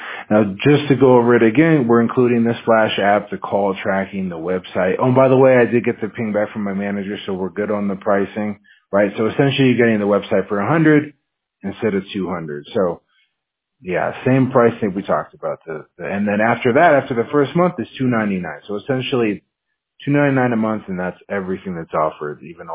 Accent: Washington, United States; Yeah, I'm from Washington State, so I'm used to the cold.

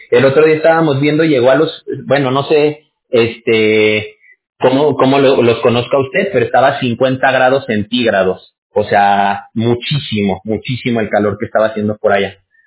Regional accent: Aguascalientes, Mexico; Yo también soy mexicano. Yo soy de Aguascalientes.

